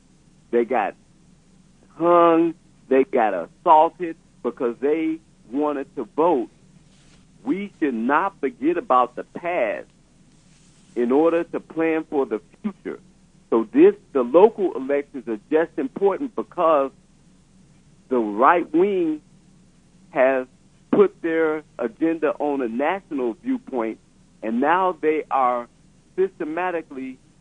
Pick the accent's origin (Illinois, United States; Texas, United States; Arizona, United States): Illinois, United States; Urbana; born there; now in California, United States; I was born in Urbana, and now I live in California